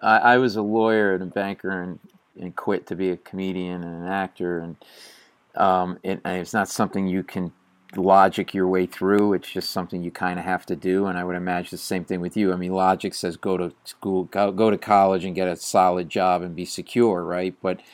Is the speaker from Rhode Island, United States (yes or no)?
yes; Rhode Island, United States; I grew up in Rhode Island, New England, but, you know, miles away from any of it.